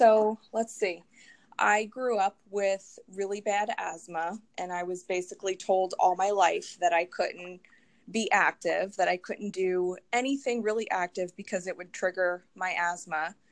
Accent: Pennsylvania, United States; I'm in Pennsylvania near Philly.

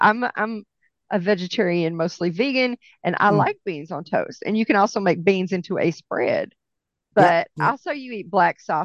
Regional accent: the South, United States; I know that's terrible, but I'm from the South, so I have to have sweet tea.

